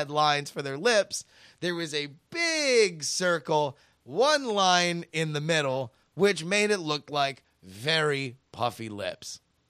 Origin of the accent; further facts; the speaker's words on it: Canada; I have never been outside of North America. I'm from Canada, and I've only been to the U.S. a handful of times